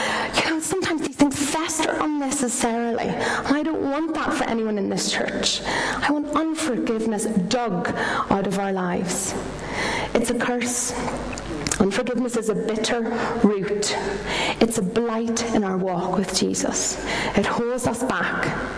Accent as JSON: {"language": "English", "region": "Northern Ireland", "country": "United Kingdom", "said": "because I'm from County Down, and we met in Banbridge."}